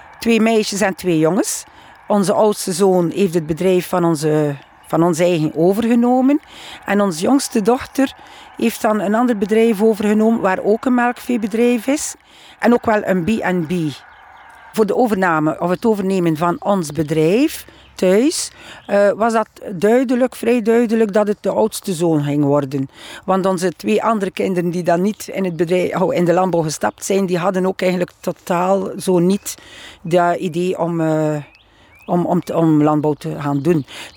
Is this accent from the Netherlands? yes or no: no; Oostkamp, Flanders, Belgium; uit Oostkamp. Ik ben boerin en ik ben nu ongeveer een 10 jaar met pensioen.